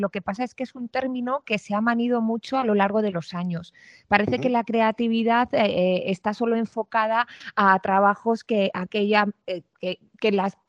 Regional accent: Valladolid, Castile and León, Spain; also born or lived in Arévalo; yo nací en Valladolid y, bueno, realmente en Arévalo, pero me crié en Valladolid. Es que me gusta mucho decirlo, que yo nací en Arévalo. un pueblo maravilloso.

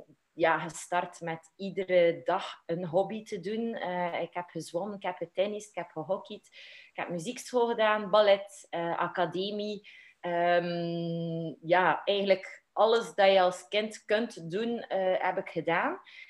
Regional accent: Kortrijk, West Flanders, Belgium; now in Waregem, Belgium; ik ben een doodgewoon meisje, geboren en getogen in Kortrijk. En ondertussen woon ik al 6 jaar in Waregem.

